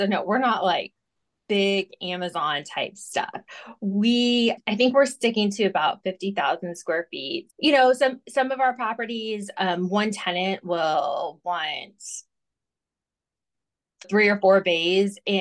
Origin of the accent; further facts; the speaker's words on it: Arizona, United States; I'm from Arizona, so anything that's like below 70, I'm gonna need like a hoodie for.